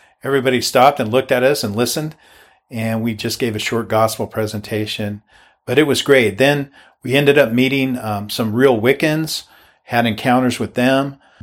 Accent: Granite Falls, Washington, United States; in the town of Granite Falls, a suburb of Everett, my hometown.

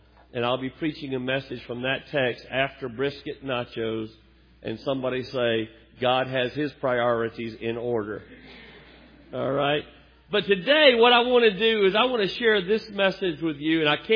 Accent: Alabama, United States; I'm from Alabama. Everybody say, help him, Jesus. And if you need a translator, there'll be a couple of deep southern colloquialisms in this message.

